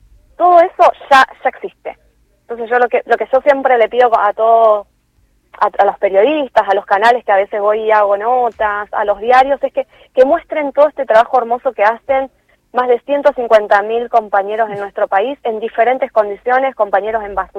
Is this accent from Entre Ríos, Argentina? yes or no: no; Villa Fiorito, Buenos Aires Province, Argentina; Yo soy de Fiorito, como dijeron ustedes, en Lomas, y en Lomas hemos tenido reconocimiento.